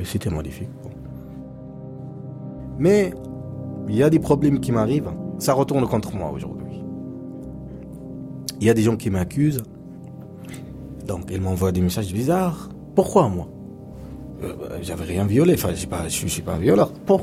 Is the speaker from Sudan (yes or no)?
yes; Sudan; French is a second language; now in France; Moi, je suis soudanais, je viens du Soudan. En France, je suis arrivé le 7 août 2016.